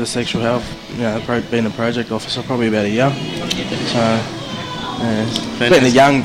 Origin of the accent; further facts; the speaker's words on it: Melbourne, Victoria, Australia; also born or lived in Shepparton; Yeah, I'm from Melbourne. I was born here in Shep, actually, and moved to Melbourne when I was probably one, so...